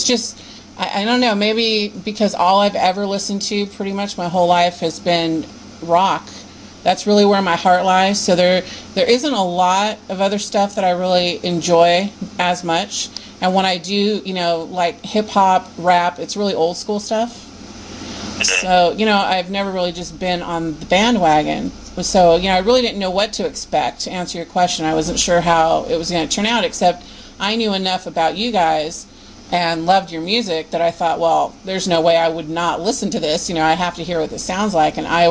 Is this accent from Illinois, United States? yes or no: no; California, United States; Well, I'm from California, too.